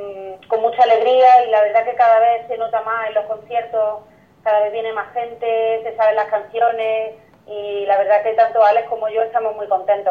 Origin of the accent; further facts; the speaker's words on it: Córdoba, Andalusia, Spain; habla de Córdoba, la letra está inspirada en mi tierra, en Córdoba